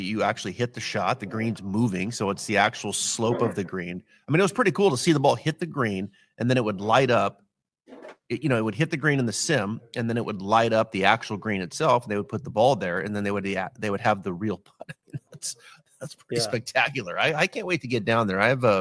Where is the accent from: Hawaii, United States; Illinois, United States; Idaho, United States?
Idaho, United States; Like, I grew up in Northern Idaho.